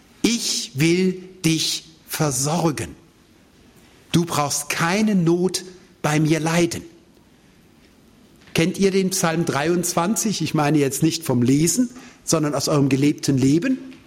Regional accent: Germany; Ich bin selbst an der Lahn groß geworden. Da war das alle 3-4 Jahre so.

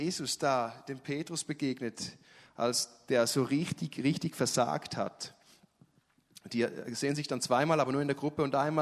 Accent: Switzerland; Ich bin ja auch Schweizer, ich sitze auf meinem Geld.

